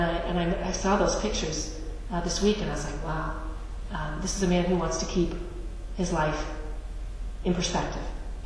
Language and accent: English; Massachusetts, United States; I grew up outside of Boston, so everybody had that.